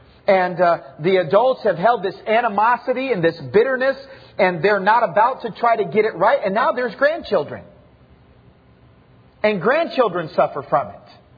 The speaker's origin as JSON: {"language": "English", "region": "Texas", "country": "United States", "tie": "born or raised there", "said": "But I'm telling you, it's growing up in South Texas, We used to have a big bull on the farm."}